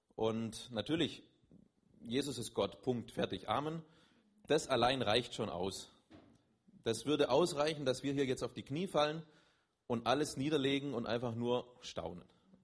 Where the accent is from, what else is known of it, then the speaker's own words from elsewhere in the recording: Böblingen, Baden-Württemberg, Germany; also born or lived in Spain; now in Schwäbisch Hall, Germany; Wir sind jetzt seit 5 Jahren etwa hier in Schwäbisch Hall. Davor waren wir mal in Spanien. Ursprünglich komme ich aus Böbling, Simona aus dem Schwarzwald.